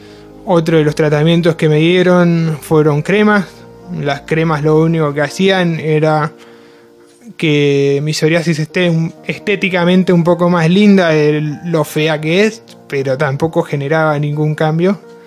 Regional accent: Luján, Buenos Aires Province, Argentina; tengo 26 años, soy de Luján

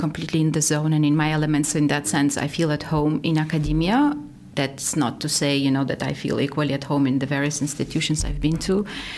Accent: Ukraine; English is a second language; I always say, you know, I'm 36, but I'm from Ukraine. That's like I'm 50 European standards, right?

